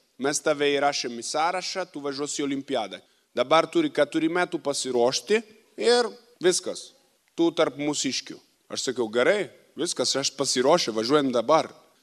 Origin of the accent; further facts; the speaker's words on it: northern Italy, Italy; born there; Lithuanian is a second language; Aš esu italas. Gimau šiaurė Italiją, kalnuose.